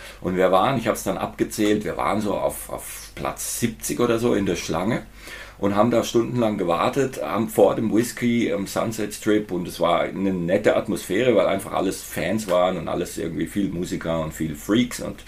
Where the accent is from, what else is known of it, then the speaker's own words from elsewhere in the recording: United States; als wir eben mit den Jungs aus meinem Heimatort in den USA waren.